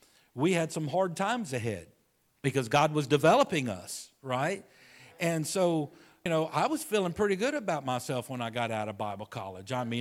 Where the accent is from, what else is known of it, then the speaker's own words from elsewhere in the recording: Louisiana, United States; And I'm a Cajun.